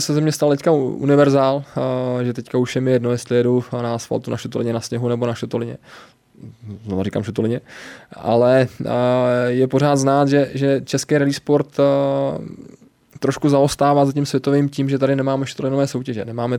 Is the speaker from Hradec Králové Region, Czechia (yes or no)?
yes; Hradec Králové Region, Czechia; já pocházím vlastně od Rychnova nad Kněžnou